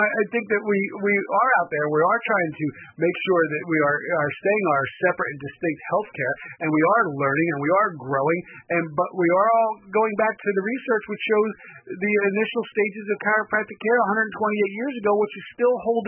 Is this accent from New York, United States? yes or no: no; New Jersey, United States; We all make fun of each other, but it's not like there's a problem. We're all from Jersey.